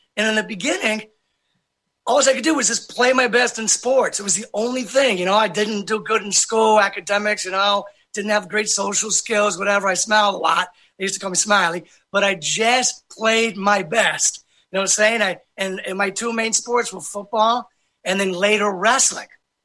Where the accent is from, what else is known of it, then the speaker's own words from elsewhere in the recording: Hartford, Connecticut, United States; I'm from the Hartford area of Connecticut, grew up in a pretty difficult situation, you know, tough in the home, tough neighborhood, tough school, all that sort of stuff.